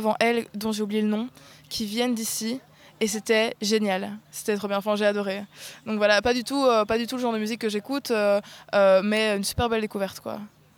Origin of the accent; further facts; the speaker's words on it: Belgium; je viens de Belgique, j'ai 21 ans